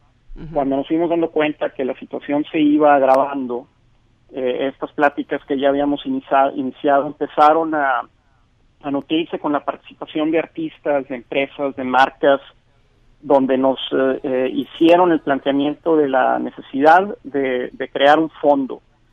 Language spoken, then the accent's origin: Spanish; Mexico; lo unido que es la industria y lo solidario que somos los mexicanos